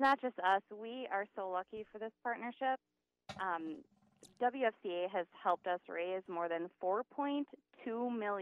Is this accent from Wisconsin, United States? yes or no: yes; Hortonville, Wisconsin, United States; I went to Hortonville High School.